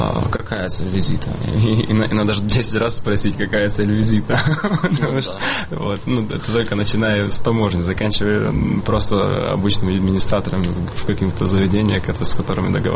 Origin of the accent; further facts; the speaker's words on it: Western Ukraine, Ukraine; мы парни из Западной Украины, тех, которых называют бандеровцы.